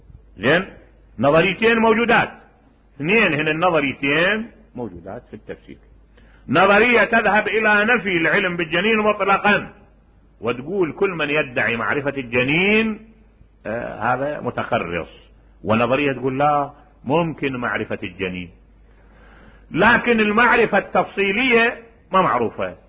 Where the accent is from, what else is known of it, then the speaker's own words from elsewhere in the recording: Najaf, Najaf Governorate, Iraq; أنا من النجف. قال لي أنت شيعي؟ لأي نعم